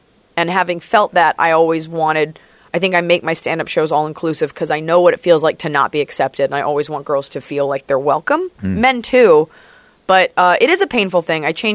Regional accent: Dallas, Texas, United States; Let's I'm from Dallas.

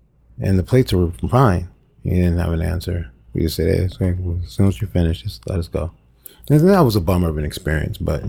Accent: California, United States; I've got to go and travel a lot throughout the South. I'm from California.

